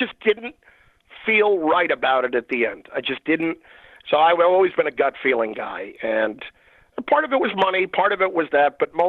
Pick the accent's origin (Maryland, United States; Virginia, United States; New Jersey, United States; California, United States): New Jersey, United States; They took me out to Italian. I'm from New Jersey. I'm from New Jersey.